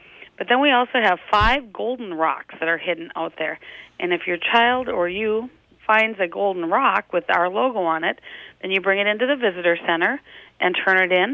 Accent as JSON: {"language": "English", "region": "North Dakota", "country": "United States", "tie": "born or raised there", "said": "I'm a prairie girl myself. I grew up out in North Dakota."}